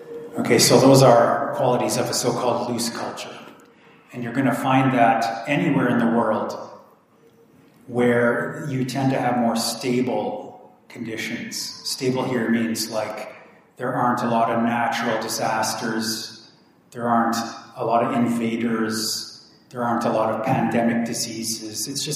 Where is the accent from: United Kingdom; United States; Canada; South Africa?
Canada; Okay, so I'm from Canada. So Canada would be called a loose culture. Okay, I grew up in a very liberal part of Canada.